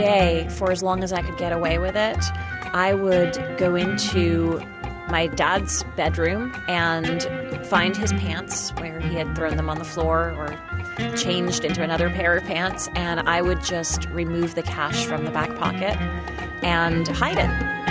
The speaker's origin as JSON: {"language": "English", "town": "Worcester", "region": "Massachusetts", "country": "United States", "tie": "born or raised there", "said": "I grew up in Worcester, Massachusetts. It's about 50 miles or so west of Boston."}